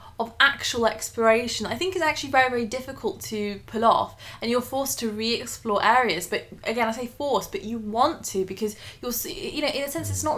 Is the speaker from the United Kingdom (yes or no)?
yes; London, United Kingdom; we live in London, I grew up in London